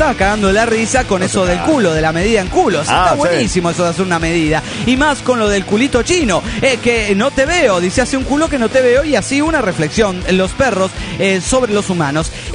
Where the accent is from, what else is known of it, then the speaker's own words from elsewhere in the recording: León, Guanajuato, Mexico; de León, Guanajuato, México.